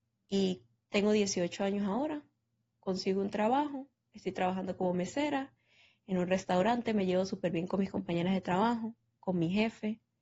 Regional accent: Venezuela; moved away; cuando yo salí de Venezuela

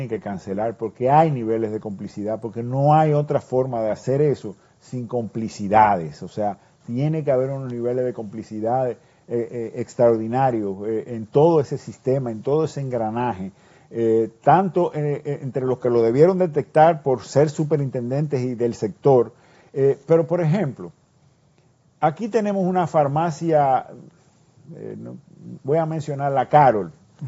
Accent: Dominican Republic; un desafío extraordinario que tenemos como dominicanos

